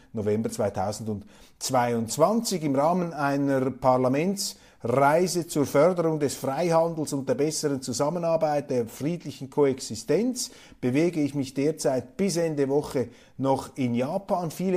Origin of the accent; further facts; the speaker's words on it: Switzerland; als Schweizer, als Kleinstaatler, der nie von diesen imperialen Versuchungen angekränkelt wurde